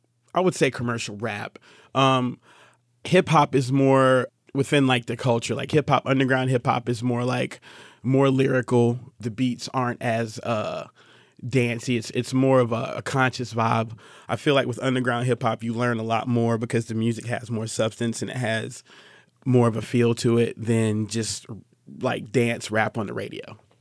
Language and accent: English; Augusta, Georgia, United States; also born or lived in Savannah, Georgia; I was born in Savannah, Georgia, and I moved to Augusta when I got to high school.